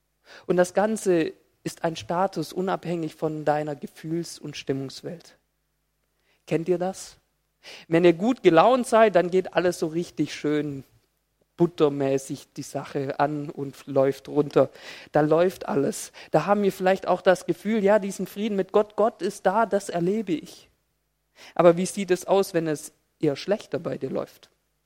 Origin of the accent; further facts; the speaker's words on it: Filderstadt, Baden-Württemberg, Germany; ich komme aus Filderstadt-Zilming.